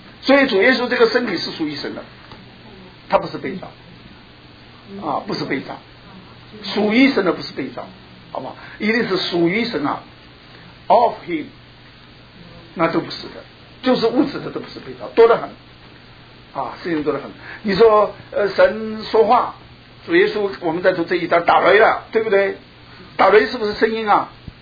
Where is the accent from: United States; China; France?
China; 所以我们从大陆来的人，